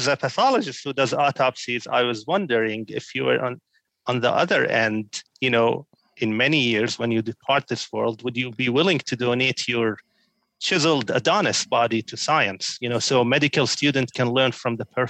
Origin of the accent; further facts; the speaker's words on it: Syria; now in United States; I'm originally from Syria. So I moved to the States in 2010. Actually, in a few days, it will be my 11-year anniversary.